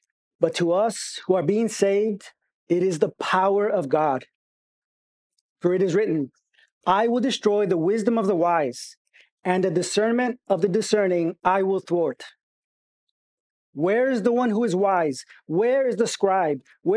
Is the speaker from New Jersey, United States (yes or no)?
no; Pearland, Texas, United States; And as he shared, I'm from Pearland.